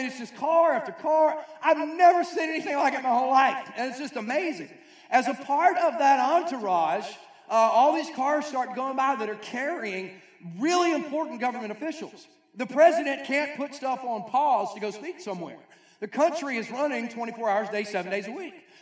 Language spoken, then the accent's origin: English; Virginia, United States; Or I grew up in Southeast Virginia, down in 757, right?